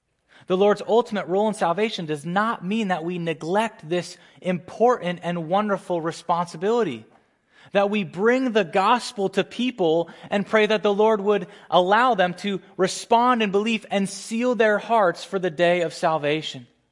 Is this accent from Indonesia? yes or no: no; Northeast, United States; if I'm going to throw my southern accent, which I don't have, I'm from the Northeast